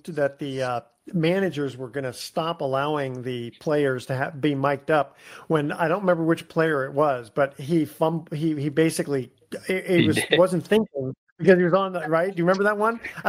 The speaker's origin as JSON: {"language": "English", "town": "Pittsburgh", "region": "Pennsylvania", "country": "United States", "tie": "born or raised there", "said": "I grew up in Pittsburgh. We used to go and sneak in, you know."}